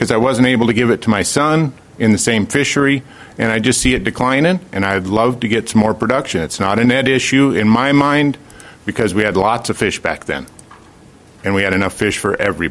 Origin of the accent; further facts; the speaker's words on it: Gig Harbor, Washington, United States; I grew up in Gig Harbor as a kid, commercial fished all through junior high and high school